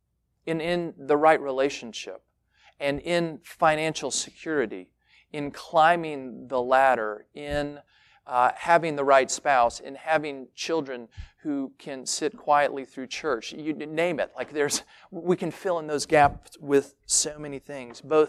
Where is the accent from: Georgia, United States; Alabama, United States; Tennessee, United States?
Tennessee, United States; I grew up in Tennessee, and there was some kind of rule where you could, at certain times of the year, you could buy fireworks, but you couldn't fire them off